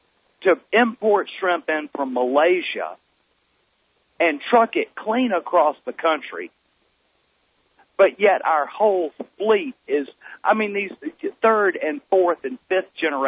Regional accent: Mobile, Alabama, United States; Now, I'm from Mobile, Alabama, and I remember, you know, all through high school, we'd skip school and go down to the to Dauphin Island and lay out on the beach

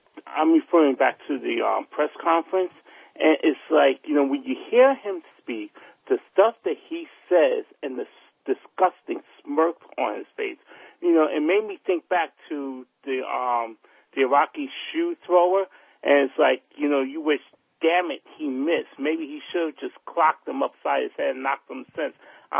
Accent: Bronx, New York, United States; from the Bronx, and I approve this message.

